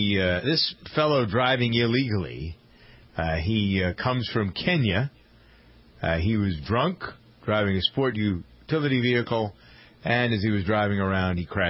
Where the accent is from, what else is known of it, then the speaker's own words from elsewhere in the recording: Framingham, Massachusetts, United States; I grew up in Framingham, have been around the cows and the farms here all of my life